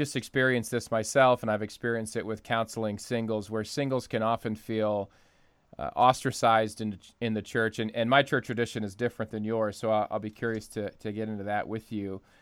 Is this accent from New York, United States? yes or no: no; Ohio, United States; I grew up in Ohio where there's four seasons of the year